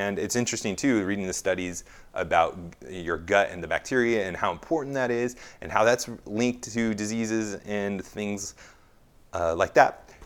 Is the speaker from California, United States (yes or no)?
yes; California, United States; I come from California where they have the high-speed rail, quote-unquote.